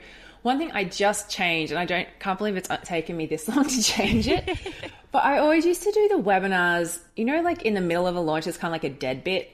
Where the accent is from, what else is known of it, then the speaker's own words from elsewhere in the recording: Australia; being Australian, one of our problems is the internet down here can be super unreliable.